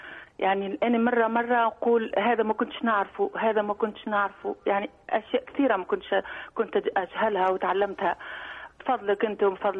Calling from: France; من فرنسا مش من بريطانيا

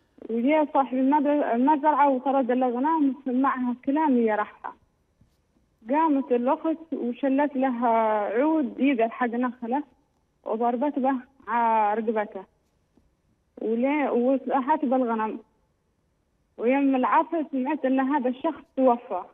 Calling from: Yemen; لان الكهرب عندنا في اليمن تنطفي

